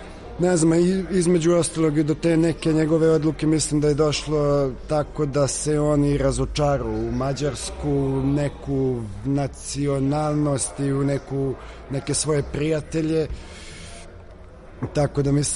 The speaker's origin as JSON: {"language": "Serbian", "country": "Serbia", "accent": "Belgrade", "said": "taj neki moj dijalekt ili akcenat koji sad pričam, koji ne znam, koji je, kažu da je malo beogradski, verovatno najviše vuče"}